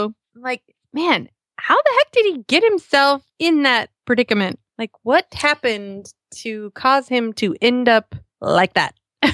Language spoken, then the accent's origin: English; the South, United States; I'm from the South for the most part. I mean, it's kind of Midwest South